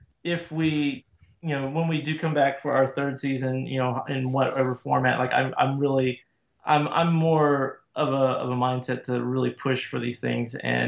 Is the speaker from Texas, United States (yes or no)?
yes; Texas, United States; I mean, yeah, I grew up in, I'm from Texas. I grew up here.